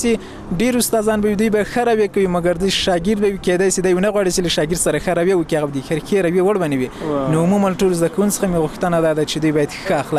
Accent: Afghanistan

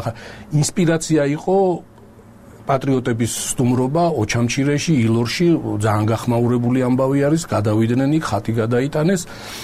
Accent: Ochamchire, Abkhazia, Georgia; born there; მოკლედ მე რო აფხაზეთში დავიბადე, პატარა ქალაქი არის ოჩამჩირე

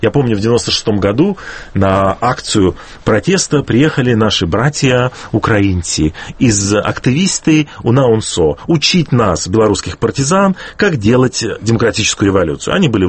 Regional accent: Belarus; и как мы, белорусы, в момент распада Советского Союза, самая перспективная республика

